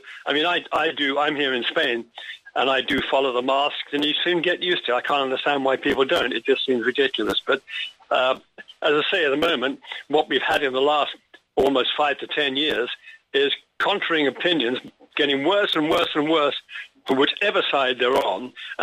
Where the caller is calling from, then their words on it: Los Angeles, California, United States; from Los Angeles.